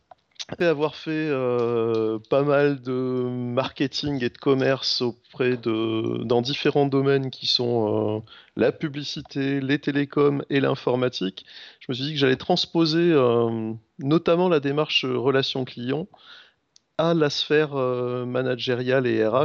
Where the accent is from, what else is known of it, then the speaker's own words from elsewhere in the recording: Provence-Alpes-Côte d'Azur, France; D'où je viens? Je suis un pur produit des Hautes-Alpes. Les Alpes vraies, 300 jours de soleil par an.